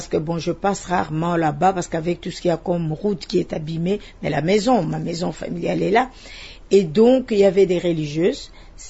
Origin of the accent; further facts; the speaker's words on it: Kinshasa, DR Congo; born there; je suis née à Kinshasa le 5 juin 1956. À Kinshasa, à l'époque, c'était Léopoldville. Moi, je suis de Léopoldville, je ne suis pas de Kinshasa.